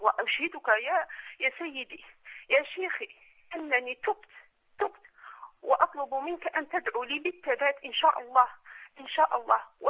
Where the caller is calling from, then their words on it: Algeria; انا اخت من الجزائر